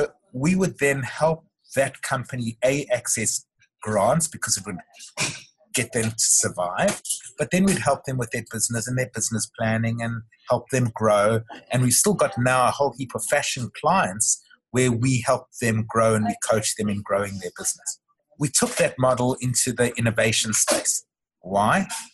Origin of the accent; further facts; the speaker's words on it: South Africa; moved away as an adult; now in Sydney, Australia; I was originally from South Africa, or Southern Africa, and was brought out by Coopers and Lybrand to become an accountant in Sydney